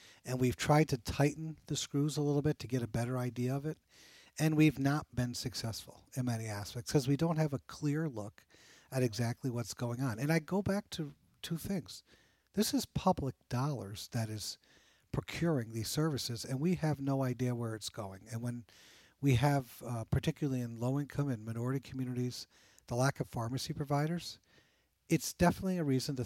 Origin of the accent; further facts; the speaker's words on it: Cohoes, New York, United States; Here in Albany, Dave, on Route 32 in the south end of Albany up to my hometown of Cohoes